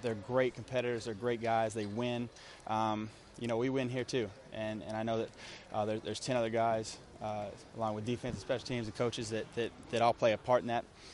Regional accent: Texas, United States; Growing up in the Metroplex, all my friends are Cowboys fans

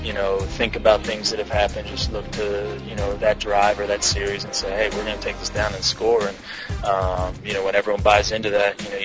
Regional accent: Philadelphia, Pennsylvania, United States; I grew up in Philadelphia, and, you know, there's no tougher fans than up there, and I grew up one of them.

